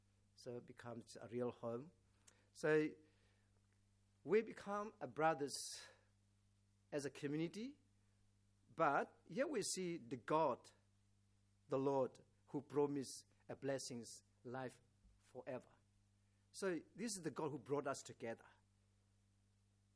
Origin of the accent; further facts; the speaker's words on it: Myanmar; English is a second language; now in Australia; So we don't feel like as we come from Burma and we are a stranger. So we become like Aussie.